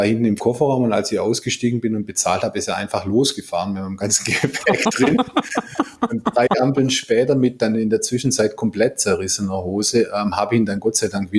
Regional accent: Swabia, Germany; ich bin ja Schwabe

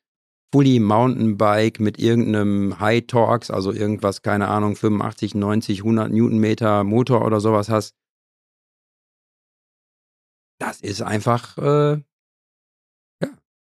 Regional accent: Marl, North Rhine-Westphalia, Germany; ich komme ja aus Marl, das ist im Kreis Recklinghausen, da gibt es nicht wirklich viele Berge.

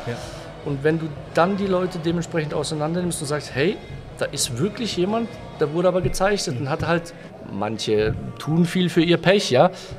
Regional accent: Baden-Württemberg, Germany; ich bin hier stark verwurzelt. Ich komme aus der Ortenau, ich liebe die Ortenau

